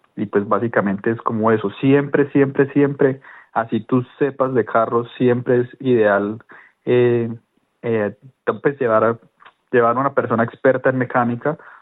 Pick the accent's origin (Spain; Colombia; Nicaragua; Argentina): Colombia; now in Australia; países como Colombia, que yo soy de Colombia